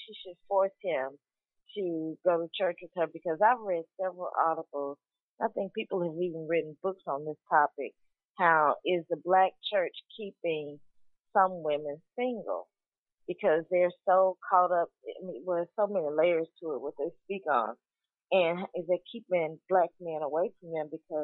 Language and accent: English; the South, United States; I am from the South, and I don't want to shack